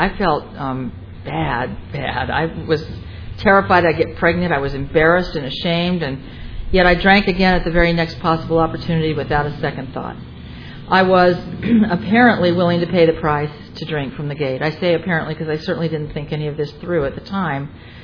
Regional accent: Newport Beach, California, United States; I grew up in Newport Beach and I was drinking at beach parties

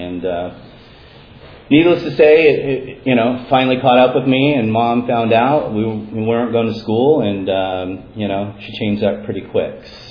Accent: Los Angeles, California, United States; I was born in Los Angeles, raised by a single mom.

